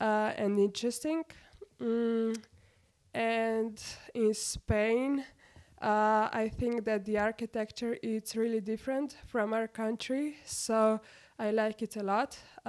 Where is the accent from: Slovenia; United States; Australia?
Slovenia; Vipava, Littoral; I'm from Vipava. It's in the coastal region of Slovenia.